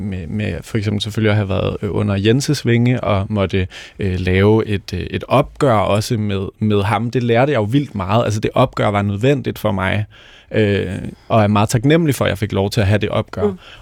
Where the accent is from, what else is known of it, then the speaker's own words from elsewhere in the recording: Region of Southern Denmark, Denmark; jeg er vokset op på Fyn